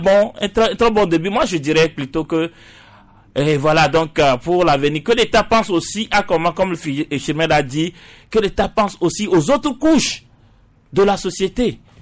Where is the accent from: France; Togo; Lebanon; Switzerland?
Togo; Nous, nous sommes Togolais aussi. Nous participons à l'économie togolaise.